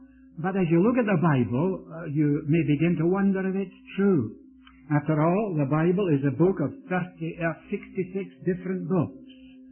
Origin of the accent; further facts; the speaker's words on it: India; born there; also born or lived in Scotland; I was born in India. I spent the first 5 years of my life under the direction of my mother there, and then I was brought to Scotland